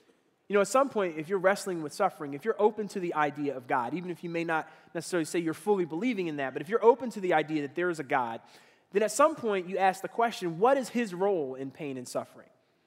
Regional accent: Philadelphia, Pennsylvania, United States; born there; A lot of those happened in the city that I was born in Philadelphia.

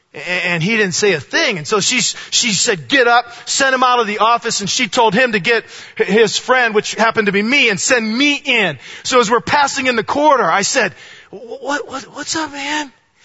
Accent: Port Clinton, Ohio, United States; I was born and raised for 20 years of my life in Ohio, okay? Okay? I'm actually from Port Clinton, Ohio.

